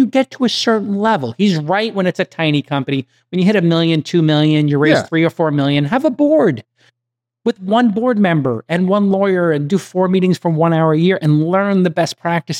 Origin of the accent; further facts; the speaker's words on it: Brooklyn, New York, United States; I'm from Brooklyn. I'm wearing a New York Knicks cap and a New York Knicks shirt.